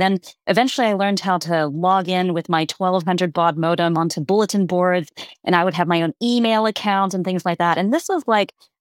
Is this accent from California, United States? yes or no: no; South Carolina, United States; I grew up in South Carolina. My parents were immigrants from Hong Kong.